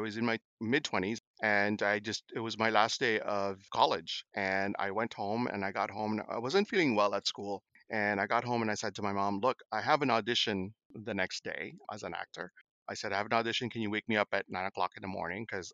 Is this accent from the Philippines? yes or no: yes; Philippines; Being, I don't know if I'm stereotyping here, but being Filipino, I played basketball, of course.